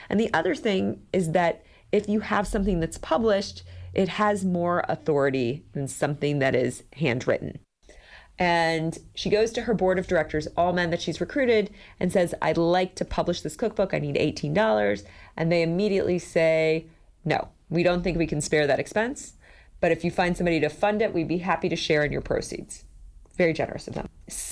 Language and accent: English; Tennessee, United States; I grew up in Tennessee. We had one in my house, but I had no idea the history.